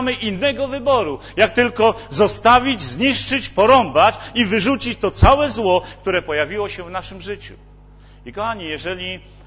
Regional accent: Silesian Voivodeship, Poland; U nas się na Śląsku mówi taką właśnie myśl

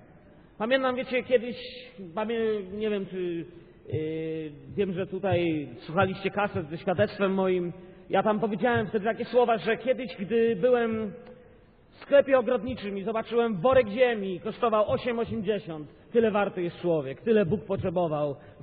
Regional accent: Bielsko-Biała, Silesian Voivodeship, Poland; Bóg mnie wziął z Bielska Białej. Wychowałem się i wyrastałem w Bielsku Białej.

